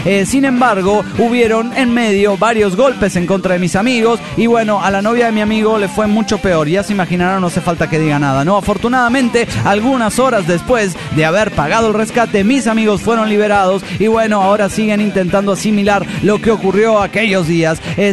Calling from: Los Cabos, Baja California Sur, Mexico; de Los Cabos, Baja California.

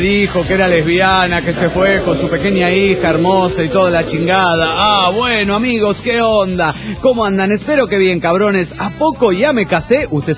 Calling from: Monterrey, Nuevo León, Mexico; de Monterrey, Nuevo León, México.

